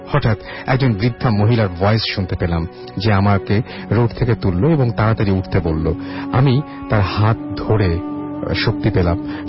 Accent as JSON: {"language": "Bangla", "town": "Chittagong", "region": "Chittagong Division", "country": "Bangladesh", "tie": "born or raised there", "said": "আমার জন্ম চিটাগাংয়ে এবং 2009 সেখানেই এসএসসি কমপ্লিট করেছি আমি, এবং আমরা কতদিন আমরা কোনোদিন আমাদের ভিলেজ অর্থাৎ বরিশালে যাইনি।"}